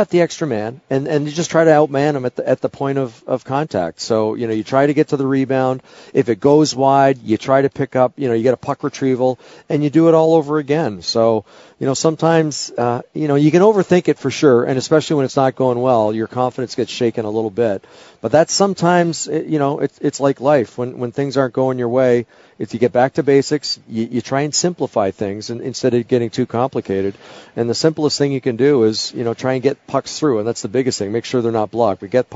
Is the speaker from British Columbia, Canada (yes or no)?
no; Toronto, Ontario, Canada; My mom, growing up in Toronto, she didn't drive